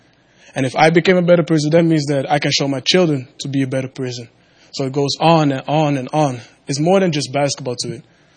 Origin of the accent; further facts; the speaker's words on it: Suriname; I'm also part of the basketball team. And what I want to say is I'm from Suriname. I don't know if y'all know where it is. One of y'all know where it is? No. It's in South America. It's the smallest country in South America.